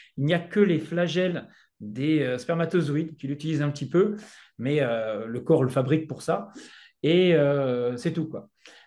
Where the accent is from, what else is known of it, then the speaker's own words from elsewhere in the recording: Provence-Alpes-Côte d'Azur, France; l'été, moi je viens de la Provence